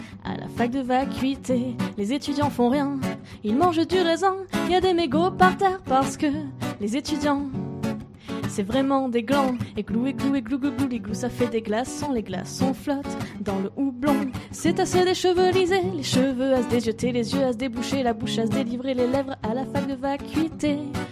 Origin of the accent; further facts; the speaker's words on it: Oraison, Provence-Alpes-Côte d'Azur, France; now in Forcalquier, France; Mais vous en fait, je suis d'Oraison à la base. Et maintenant, j'habite à Fort-Calquier.